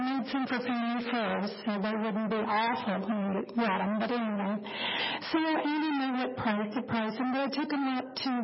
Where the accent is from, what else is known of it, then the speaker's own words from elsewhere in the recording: Dallas, Texas, United States; And I'm from Dallas area. I don't live in Dallas. I'm 2 hours away from there, but I'm representing them.